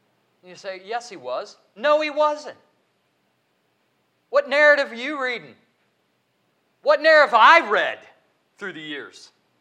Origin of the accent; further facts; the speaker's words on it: United States; My mother tried. I grew up on the Susquehanna River.